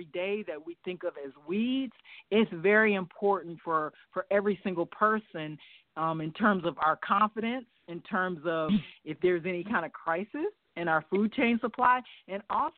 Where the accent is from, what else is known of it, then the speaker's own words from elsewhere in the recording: Detroit, Michigan, United States; because I'm from Detroit, eating out of bags, cans, and boxes